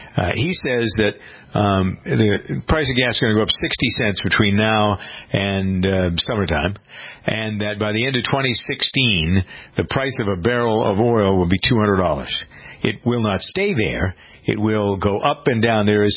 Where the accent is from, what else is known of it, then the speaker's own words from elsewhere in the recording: Framingham, Massachusetts, United States; I saw a picture of a truck in my hometown that had the plow was 6 feet tall and the driver couldn't see what was on the side of the road.